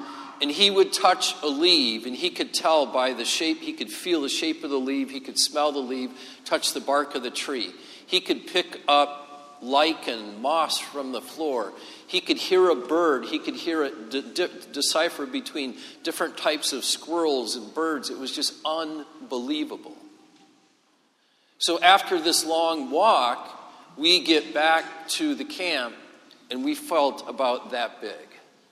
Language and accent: English; Gaylord, Michigan, United States; So I grew up in the Diocese of Gaylord, Michigan, which is in northeast lower Michigan, and actually it's almost directly east of here.